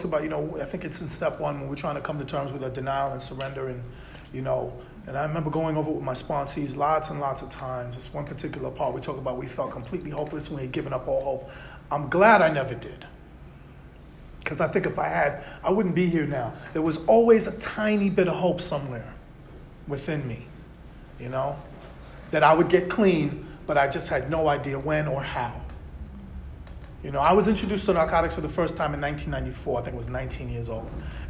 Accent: New York, United States; I grew up in New York City. I was born in 1975. I grew up in New York City in a time that was really fucking scary.

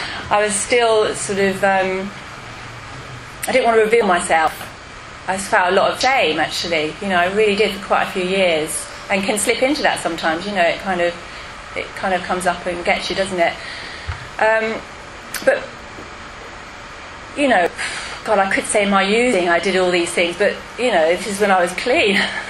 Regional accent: Gosport, South East England, United Kingdom; I'm from Gosport. I'm from Council Estate. It's called Bridge Mary from Gosport. I'm not actually posh, middle class, or anything.

